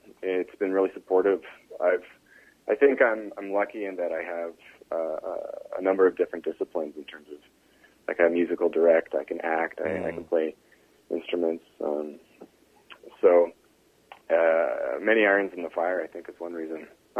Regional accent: Toronto, Ontario, Canada; moved away; That's right. Yeah, I grew up in Toronto.

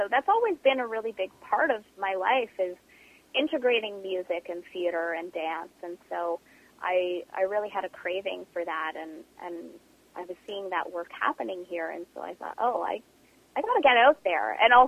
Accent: Canada; born there; I was born in Canada. You know, my parents' first language is Mandarin, but my Mandarin is quite weak. English is actually my strongest language.

